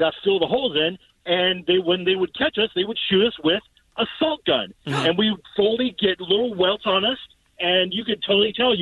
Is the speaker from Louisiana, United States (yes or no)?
no; Anaheim, California, United States; So, growing up in Anaheim, near an orchard where they grew trees and stuff.